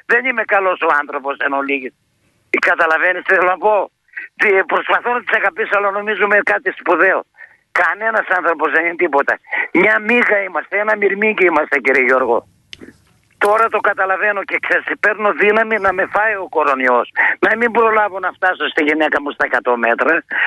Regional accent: Karditsa, Thessaly, Greece; Είμαι από την Καρδίτσα, ναι. Από το Μουσάκι

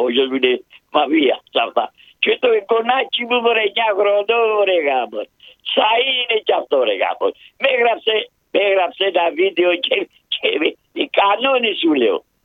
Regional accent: Paidochori, Crete, Greece; Από τον Αποκόρονα, από το Παϊδοχώρι.

